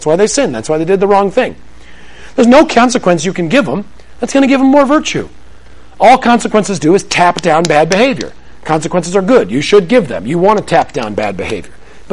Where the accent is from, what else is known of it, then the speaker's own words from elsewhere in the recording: Connecticut, United States; I grew up in Connecticut, and grew up on this one suburban street.